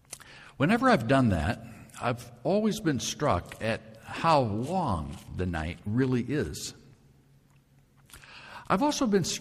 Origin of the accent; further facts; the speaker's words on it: Oskaloosa, Iowa, United States; now in Colorado, United States; And on the way back to Colorado, we would usually make Ostalusa, Iowa, my hometown, the last stop on our way on through to Denver.